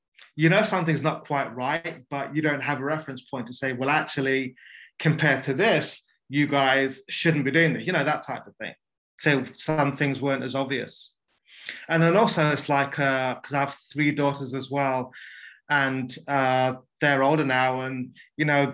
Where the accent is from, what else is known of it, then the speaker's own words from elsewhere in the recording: London, United Kingdom; Yeah, I grew up in London, in South London. But in pretty much stayed within like a 5 mile or 5 kilometer radius in terms of where I grew up.